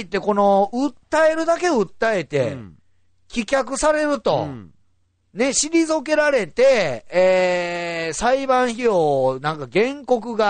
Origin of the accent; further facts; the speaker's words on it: Okayama, Japan; accent: Okayama; ちょっと岡山なまり出てしまいました。